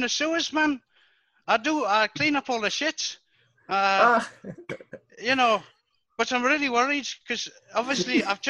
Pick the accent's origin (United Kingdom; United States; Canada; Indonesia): United Kingdom; Rotherham, Yorkshire and the Humber; Yeah, I'm from Rotherham. Right. Man's from Rotherham, you see.